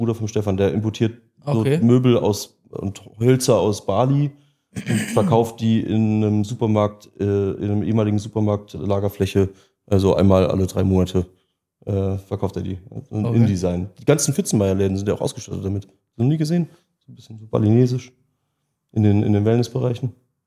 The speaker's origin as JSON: {"language": "German", "region": "Rhineland-Palatinate", "country": "Germany", "said": "Ich komme ja aus der Pfalz."}